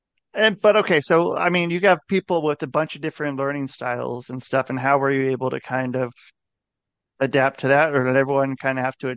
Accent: Oregon, United States; And I mean, yeah, I'm from Oregon. And I mean, so like with Oregon, you don't need to be proficient in reading, writing or math to be able to be advanced to the next grade anymore.

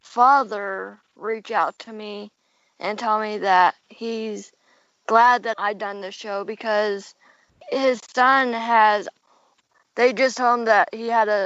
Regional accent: Kentucky, United States; Like you said, of course, I'm from Kentucky.

